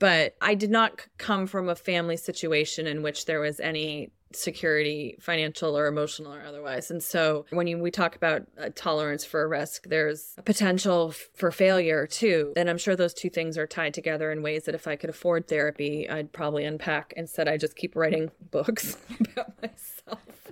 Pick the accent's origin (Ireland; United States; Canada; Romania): Canada; now in France; as a Canadian, I know how the Americans can idealize Canadian health coverage